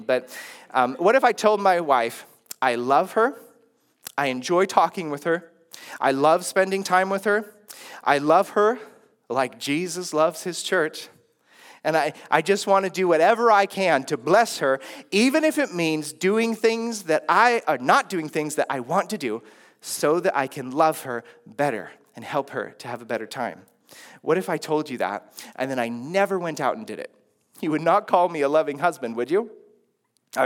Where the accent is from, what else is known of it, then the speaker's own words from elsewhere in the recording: United States; now in Sri Lanka; Now, I grew up in the West, right? In America. I've moved to the East in Sri Lanka.